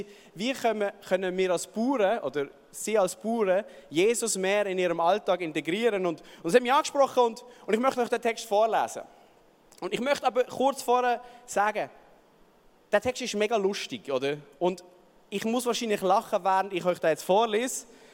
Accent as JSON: {"language": "German", "town": "Basel", "region": "Basel-Stadt", "country": "Switzerland", "said": "Und wir als Basler, als linke Basler, denken, das Schweinle wird wieder zum Haustierle, oder?"}